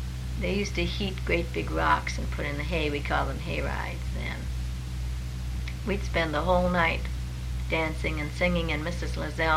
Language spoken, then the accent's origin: English; Dawson, Yukon, Canada; born there; I was born in Dawson.